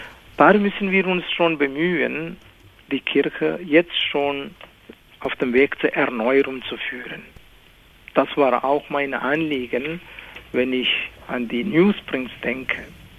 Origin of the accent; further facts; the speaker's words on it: Kerala, India; first language Malayalam; German is a second language; meine Muttersprache ist Malayalam, das ist Kerala-Sprache.